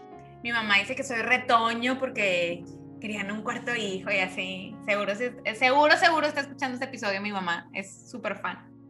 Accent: Monterrey, Nuevo León, Mexico; Pues yo soy la menor de una familia de 4. Soy mexicana, nací aquí en Monterrey, Nuevo León.

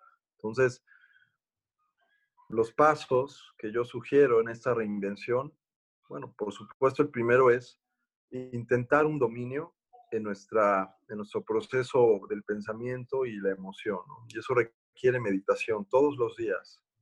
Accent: Mexico; Es la única forma que vamos a poder subsistir como mexicanos

